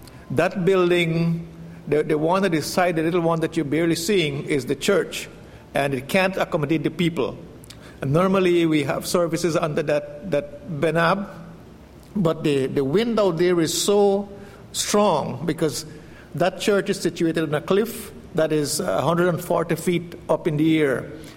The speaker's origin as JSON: {"language": "English", "country": "Guyana", "said": "As you have heard, we are from Guyana"}